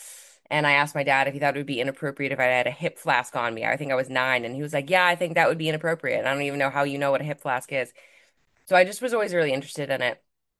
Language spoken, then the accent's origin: English; Midwest, United States; now in New York City, United States; I'm based in New York City. I grew up in the Midwest, so I'm from the US.